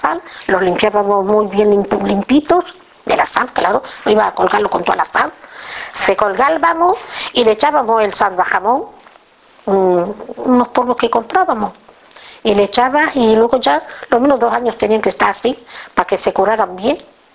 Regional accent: Olivenza, Extremadura, Spain; Olivenza. Mi marido también. Somos todos de Olivenza.

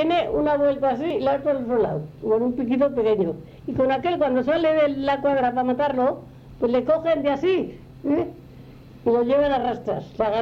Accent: France; Yo, me llaman toda la vida, pero soy francés.

